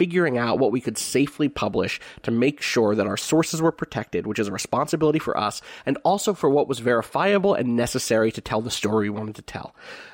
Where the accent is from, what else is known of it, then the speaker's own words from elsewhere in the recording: Pennsylvania, United States; my hometown was on the edge of West Philadelphia and has a lot of first-generation immigrants and people of color and a huge range of wealth between its more suburban and urban sides